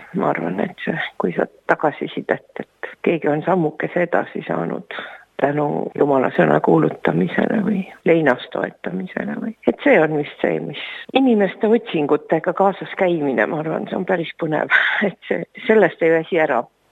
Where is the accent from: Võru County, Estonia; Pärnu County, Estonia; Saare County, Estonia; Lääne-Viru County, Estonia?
Võru County, Estonia; Rõuge; also born or lived in Kullamaa; vanaisa teenis esmalt Kullamaa kogudust siis, kui ma sündisin ja hiljem Rõuges oli ta. Nõukogude ajal siis oli kogu aeg kirikus midagi teha ja eks me kasvasime seal lastena kiriku juures